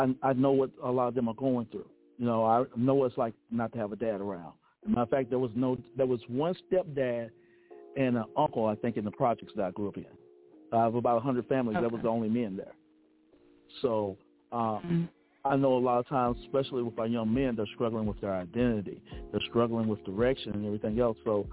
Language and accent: English; Hopkinsville, Kentucky, United States; I'm from Kentucky, Hopkinsville to be exact.